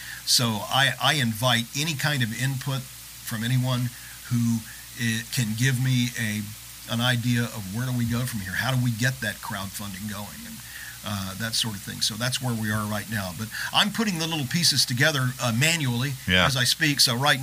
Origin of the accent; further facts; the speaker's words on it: the South, United States; And I'm from the South, born and raised here, so I'm not going to go that far.